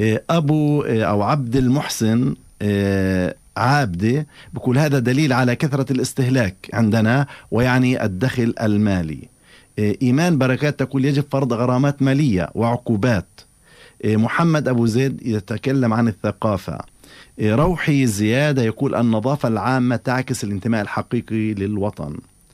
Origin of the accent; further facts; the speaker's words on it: Palestine; هل يمكن هذا أن يحدث عندنا في فلسطين؟